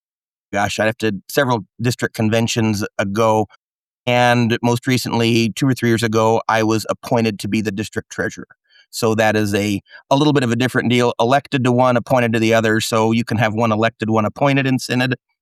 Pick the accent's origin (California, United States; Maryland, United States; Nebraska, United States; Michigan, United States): Nebraska, United States; Baird; Born and raised in Baird, Nebraska, where my parents grew up. My grandparents grew up. I'm actually only the third generation American in my family.